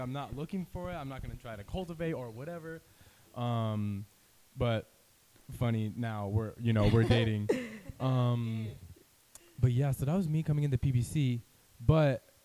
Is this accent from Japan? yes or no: yes; Japan; So I grew up in Japan. I'm a MK missionary kid, missionary Kaler.